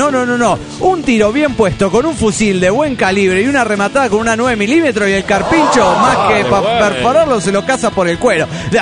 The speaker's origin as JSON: {"language": "Spanish", "town": "Tijuana", "region": "Baja California", "country": "Mexico", "said": "de Tijuana, Baja California, México."}